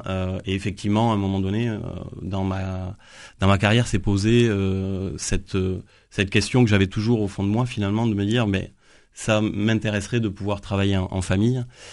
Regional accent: Occitanie, France; on est originaire de l'Aveyron et on avait, même au-delà de mes grands-parents, cette culture hôtelière.

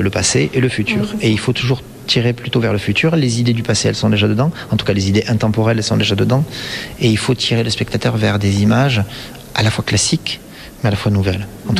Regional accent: Occitanie, France; Je suis un enfant du pays

